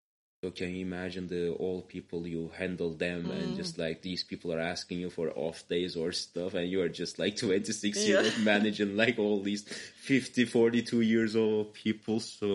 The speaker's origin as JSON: {"language": "English", "region": "Istanbul", "country": "Turkey", "said": "from Istanbul"}